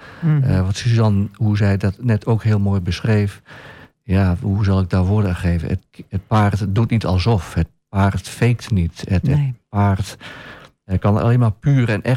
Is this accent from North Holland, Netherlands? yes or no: no; Wierden, Overijssel, Netherlands; born there; also born or lived in Tubbergen / Rijssen / Hengelo / Kampen; now in Nijverdal, Netherlands; ik ben geboren in Wierden, verhuisd naar Tubbergen, Rijssen, Hengelo, Kampen. En nu woon ik in Nijverdal.